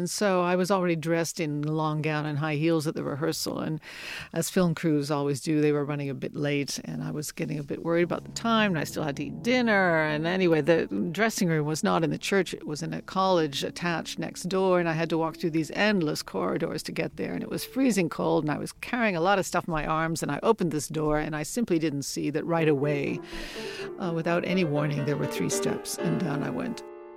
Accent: Canada; it means a lot to me that my home country, Canada, doesn't forget me.

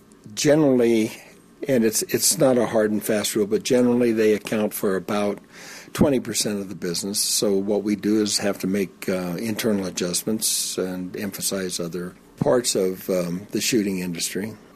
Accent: United States; I'm an American. I'm a free person.

